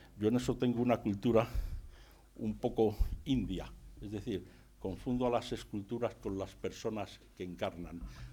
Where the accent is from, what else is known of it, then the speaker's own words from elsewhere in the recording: Béjar, Castile and León, Spain; porque yo soy de Béjar y lo de los 20.000 habitantes para nosotros sería una meta